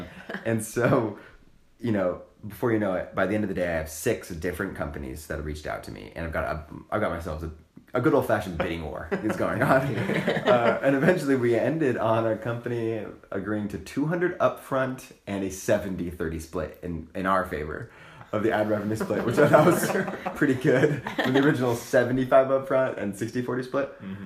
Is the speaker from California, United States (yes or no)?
yes; California, United States; So Brandon, Preston, and I live in Salt Lake City. Of course, we're all from California.